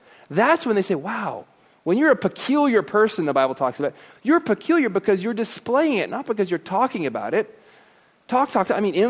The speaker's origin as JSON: {"language": "English", "region": "Florida", "country": "United States", "tie": "born or raised there", "said": "I grew up in Florida, Disney World. Been there like 100 times because anytime a relative came, I went there."}